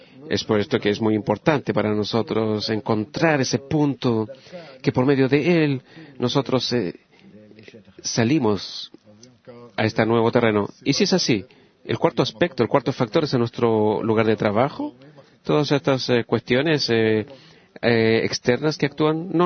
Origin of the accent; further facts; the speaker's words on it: Rishon LeZion, Central District, Israel; de Rishon LeZion.